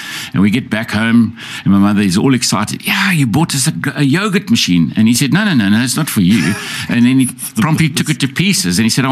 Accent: Muldersdrift, Gauteng, South Africa; I was born in Joburg. Jersey. I was born outside of Joburg near Mulder's Drift.

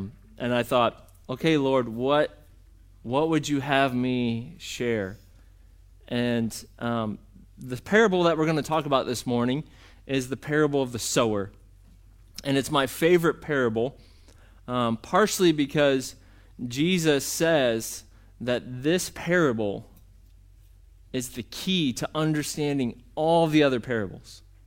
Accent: Hartville, United States; I grew up in church. I grew up going to Evermore. I'm from Hartville.

